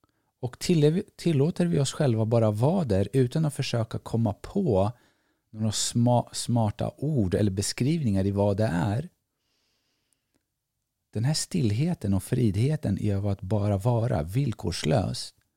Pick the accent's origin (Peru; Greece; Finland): Greece; now in Sweden; Jag är grek